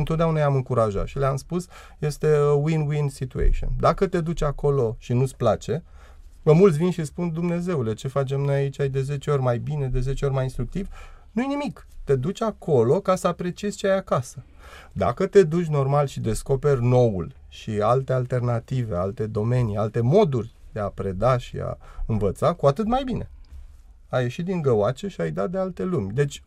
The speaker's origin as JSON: {"language": "Romanian", "country": "Romania", "said": "Pentru noi ca români este o mare provocare că întreg modelul educațional la care suntem supuși"}